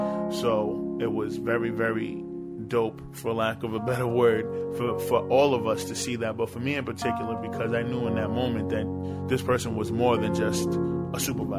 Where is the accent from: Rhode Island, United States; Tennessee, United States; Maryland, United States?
Rhode Island, United States; Providence; and I am from Providence, Rhode Island.